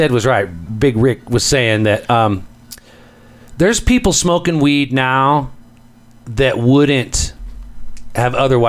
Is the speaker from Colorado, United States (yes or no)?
yes; Littleton, Colorado, United States; I'm born and raised in Littleton